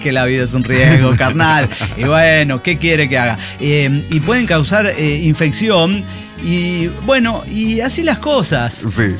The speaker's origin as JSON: {"language": "Spanish", "country": "Mexico", "said": "soy mexicana"}